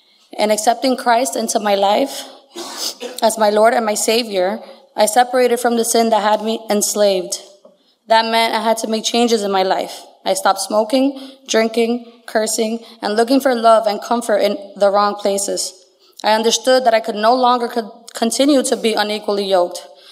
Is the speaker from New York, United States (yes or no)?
yes; Queens, New York, United States; I was born and raised in Corona, Queens, New York. I am one of five children.